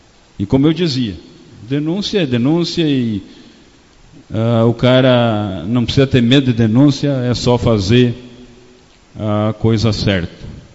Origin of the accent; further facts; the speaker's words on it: Pinhal Grande, Rio Grande do Sul, Brazil; estou com 56 anos, nasci e me criei em Pinhal Grande.